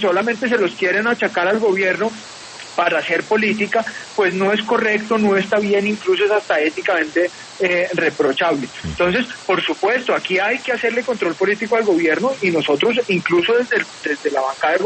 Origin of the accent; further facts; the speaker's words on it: Colombia; A mí me alegra como colombiano